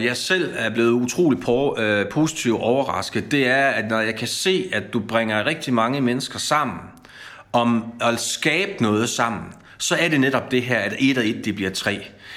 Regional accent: Vejle, Region of Southern Denmark, Denmark; also born or lived in Kolding; Altså, jeg er født i Kolding. Jeg er opvokset i Vejle. Jeg har arbejdet rigtig mange år i Billund

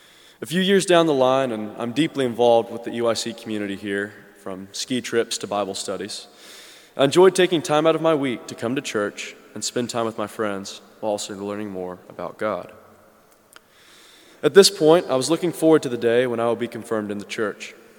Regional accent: Columbia, South Carolina, United States; I fondly remember Sundays as a child in Columbia, South Carolina.

